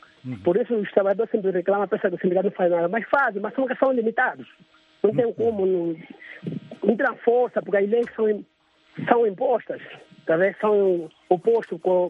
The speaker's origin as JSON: {"language": "Portuguese", "region": "Malanje", "country": "Angola", "tie": "born there", "said": "Mas o município onde eu nasci, que é em Malanje, tem que andar lá 28 quilômetros da cidade de Malanje, não tem energia elétrica."}